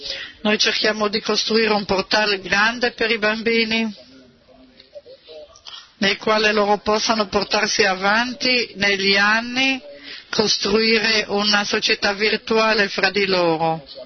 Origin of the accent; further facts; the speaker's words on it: New Jersey, United States; Italian is a second language; sono da New Jersey.